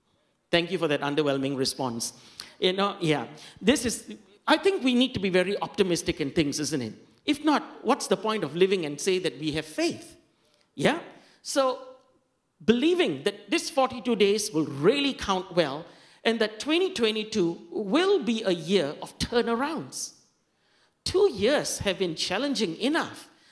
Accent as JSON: {"language": "English", "town": "Sentul", "region": "Kuala Lumpur", "country": "Malaysia", "said": "I come from Sentul, so yeah, okay."}